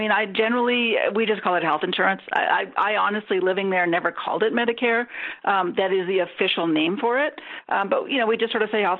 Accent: Canada; now in United States; I live here in the States and I'm a Canadian on a green card.

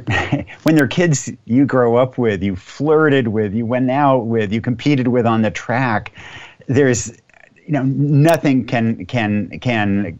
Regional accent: Yamhill, Oregon, United States; And we told it through my hometown, Yamhill, Oregon, small farm town.

